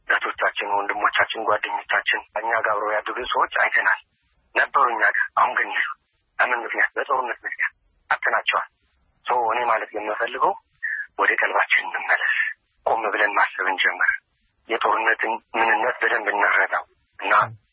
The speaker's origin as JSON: {"language": "Amharic", "region": "Tigray", "country": "Ethiopia", "moved": "yes", "said": "እኛ ከምዕራብ ትግራይ ነን ተፈናቅለን የመጣ ነው።"}